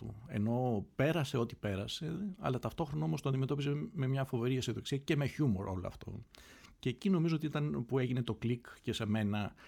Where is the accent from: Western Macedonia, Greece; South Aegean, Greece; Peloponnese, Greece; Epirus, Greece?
Western Macedonia, Greece; Είμαι και εγώ από το Γράμμο, όπως και αυτός, από κάποια διπλανά χωριά.